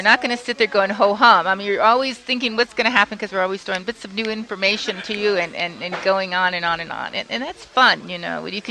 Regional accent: Chicago, Illinois, United States; now in Santa Fe, United States; I'm actually from Chicago, but I think Santa Fe is the perfect community to have updated this play.

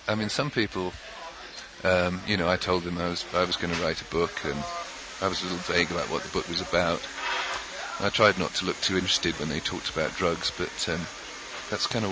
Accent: England, United Kingdom; I mean, I come from England, which is a pretty drunken place

